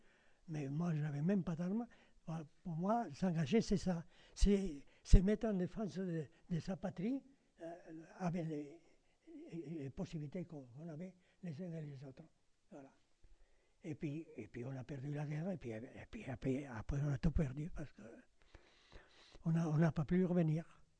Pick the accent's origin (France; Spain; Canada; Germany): Spain; French is a second language; mais moi je parle français parce que je l'ai étudié en Espagne. mais je ne suis pas français, je suis espagnol.